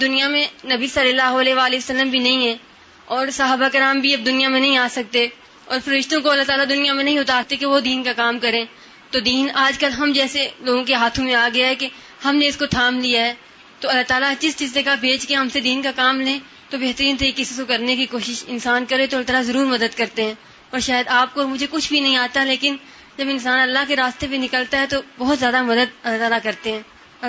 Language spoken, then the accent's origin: Urdu; Murree, Punjab, Pakistan; میں نے 7th بیچ سے کورس کیا ہے اور میں مری کی رہنے والی ہوں.